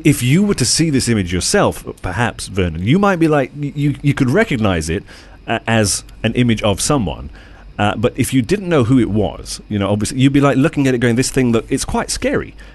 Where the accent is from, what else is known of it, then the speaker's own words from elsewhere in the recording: Chesterfield, East Midlands, United Kingdom; it is nice, you know, to see my hometown in now the global news network, as it were.